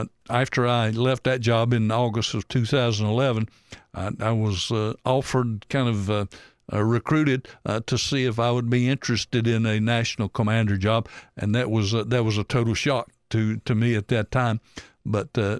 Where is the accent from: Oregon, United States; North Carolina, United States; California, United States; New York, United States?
North Carolina, United States; born and raised in North Carolina, just honored to be a Tar Heel.